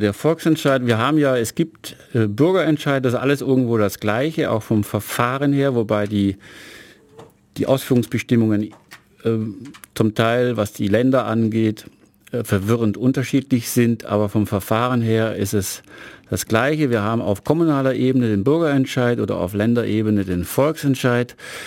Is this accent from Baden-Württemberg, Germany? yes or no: yes; Uhingen, Baden-Württemberg, Germany; born there; now in Ulm, Germany; Ich komme eigentlich ursprünglich gebürtig aus Göppingen, ja, Uhingen eigentlich, da komme ich her, aber ich wohne jetzt schon seit über 20 Jahren in Ulm, werde natürlich der ewig Zugezogene bleiben, das lässt sich nicht verändern, trotzdem fühle ich mich, ich denke mit Fug und Recht, als Ulmer und als Uhinger